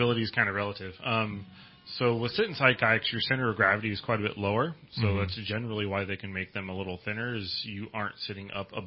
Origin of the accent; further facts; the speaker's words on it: Cottonwood, California, United States; I grew up here in Northern California, actually down in Cottonwood.